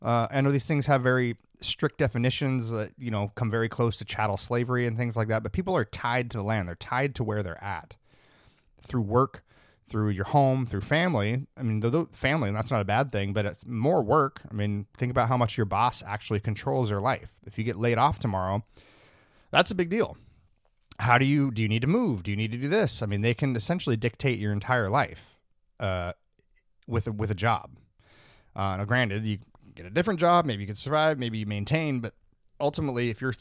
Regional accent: United States; my European histories lacks, I am an American, so forgive me.

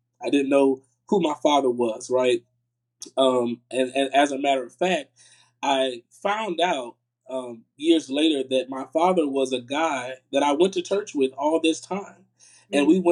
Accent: Tickfaw, Louisiana, United States; It's a small village where I'm from, actually. But I'm from Tickfall, Louisiana. Born and raised there.

